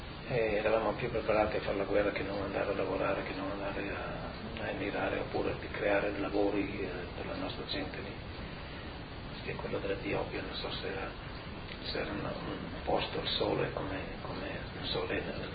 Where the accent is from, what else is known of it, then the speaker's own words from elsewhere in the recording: Netherlands; accent: Dutch; Italian is a second language; Riconoscono un accento piuttosto olandese. E naturalmente io non ho l'accento friulano, così, perché l'accento non è una cosa che si possa cambiare tanto facile